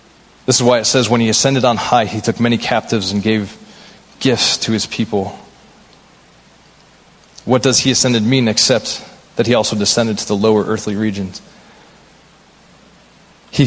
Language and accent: English; Springfield, Missouri, United States; there we are from Springfield, Missouri, where we didn't have a single non-Christian friend